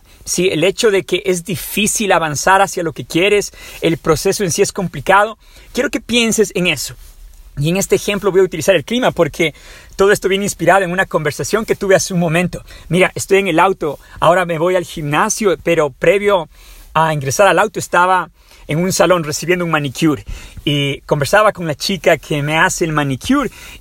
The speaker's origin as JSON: {"language": "Spanish", "town": "Quito", "region": "Pichincha", "country": "Ecuador", "tie": "born or raised there", "lives_now": "Ukraine", "said": "mucho más tranquilo, seguro que Quito, mi ciudad natal, donde vivíamos"}